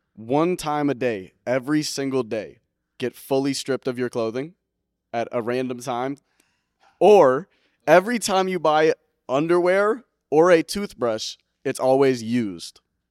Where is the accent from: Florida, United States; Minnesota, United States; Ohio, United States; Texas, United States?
Minnesota, United States; Willmar; I'm from Wilmer, Minnesota, born and raised. That's all there is to it.